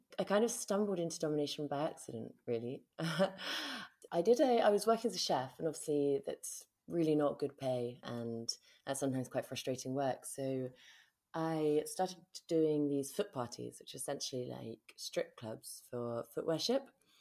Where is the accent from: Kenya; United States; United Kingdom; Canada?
United Kingdom; London; growing up in London helped